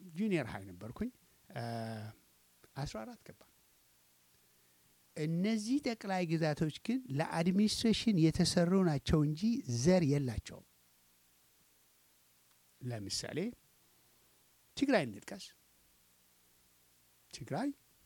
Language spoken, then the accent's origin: Amharic; Tigray, Ethiopia; ፒውር ዘር የለንም እኔ አሁን የትግራይ ተወላጅ ነኝ